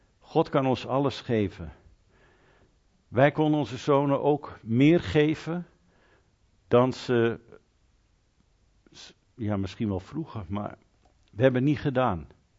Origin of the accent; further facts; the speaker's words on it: Netherlands; Ik ben een Nederlander.